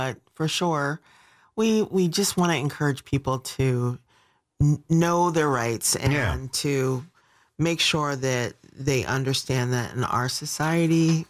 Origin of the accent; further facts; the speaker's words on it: Pittsburgh, Pennsylvania, United States; I love to read, and I lived in a Carnegie Library when I grew up in Pittsburgh, PA.